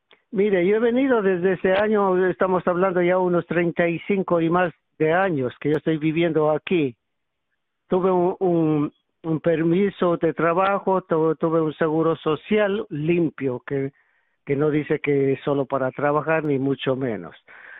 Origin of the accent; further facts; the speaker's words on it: Ecuador; now in United States; yo soy un inmigrante ecuatoriano que entré aquí en el 76, la primera vez. Okay. Luego fui deportado, regresé en diciembre del 88.